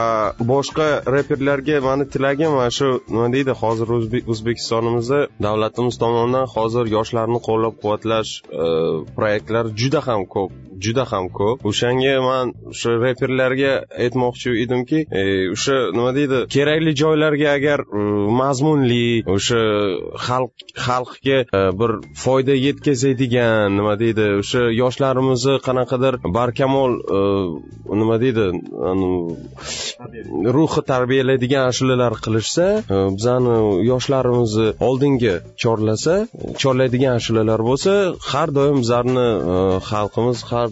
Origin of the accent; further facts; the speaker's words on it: Samarkand, Samarqand Region, Uzbekistan; Tojik tilini ham, men tojik tilini ham o'rganganmiz. Shu maktabda, ko'chada, Samarqandda katta bo'lganmiz. Samarqandda juda ham ko'p tojiklar bor.